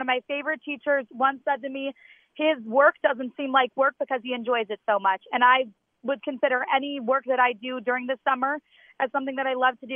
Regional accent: Minnesota, United States; And we actually, because we're both from Minnesota, we knew similar students. We knew we had connections from Moose Lake all the way to Minneapolis.

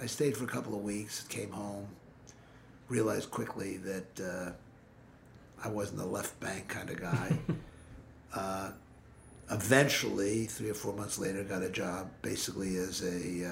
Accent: Manhattan, New York, United States; Broadway was a much bigger part of my life because growing up in Manhattan, what you did on birthdays or anniversaries is you went to a Broadway show where I grew up.

